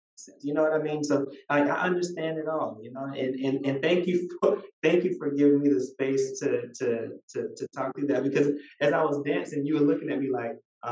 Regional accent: Georgia, United States; I mean, I'm coming from South Georgia too

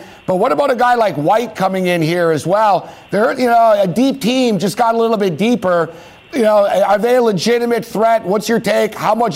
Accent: Montreal, Quebec, Canada; I'm from Montreal

